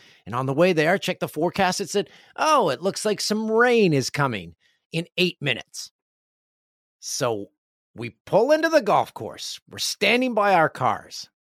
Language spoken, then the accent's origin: English; Peterborough, Ontario, Canada; Every road had a street on it in my hometown of Peterborough, Ontario.